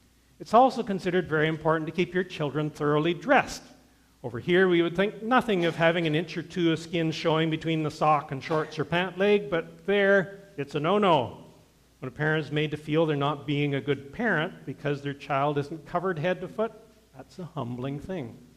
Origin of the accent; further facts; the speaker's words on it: Canada; to identify myself as a Canadian